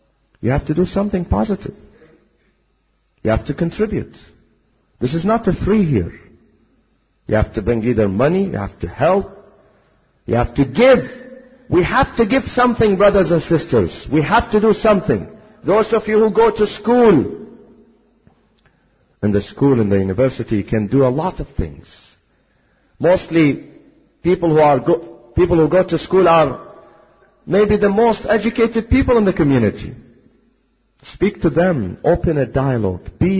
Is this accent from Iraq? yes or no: yes; Iraq; now in United States; Knowing that I'm from Iraq, the following week, the fourth week, they brought me a Bible in Arabic.